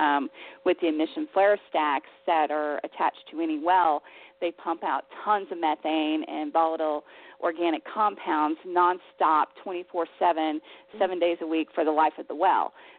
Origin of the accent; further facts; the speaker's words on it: Texas, United States; I was born and raised in Texas, which is the heartland of oil and gas and fracking.